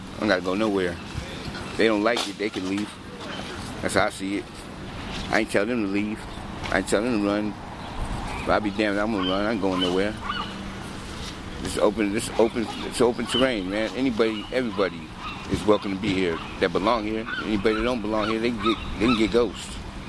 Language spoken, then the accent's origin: English; Ireland; Yeah, but I'm not African American. I'm Irish.